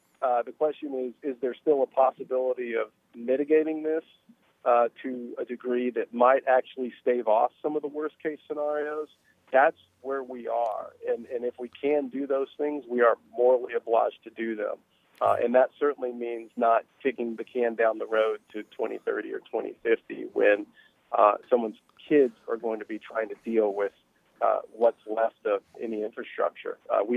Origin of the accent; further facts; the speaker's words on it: Washington, United States; Oregon, and Washington, my home state